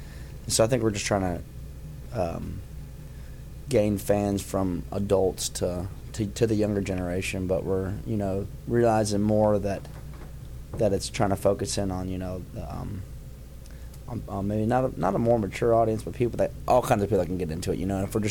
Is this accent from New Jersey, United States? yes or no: no; Florida, United States; Well, she got gunned down in my hometown in Florida.